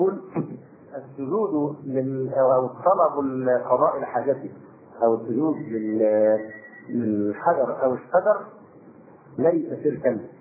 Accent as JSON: {"language": "Arabic", "country": "Egypt", "said": "فموضوع المصريين هم اللي بيعزونا عشان احنا مصريين"}